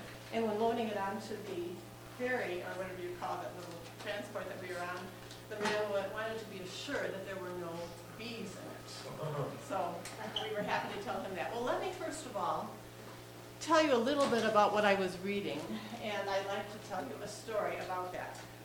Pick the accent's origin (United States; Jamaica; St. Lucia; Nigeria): United States; Racine, Wisconsin; We grew up in Racine, Wisconsin, both of us did.